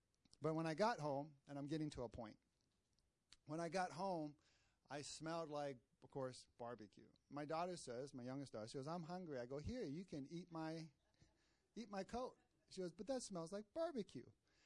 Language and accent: English; Minnesota, United States; now in Texas, United States; You know, I grew up in Minnesota, land of the frozen chosen.